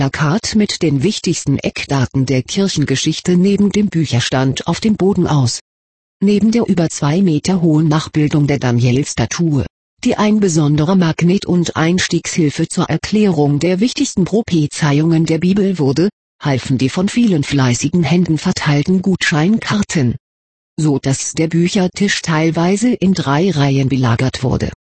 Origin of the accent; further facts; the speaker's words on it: Wittenberg, Saxony-Anhalt, Germany; Die Lutherstadt Wittenberg ist meine Heimatstadt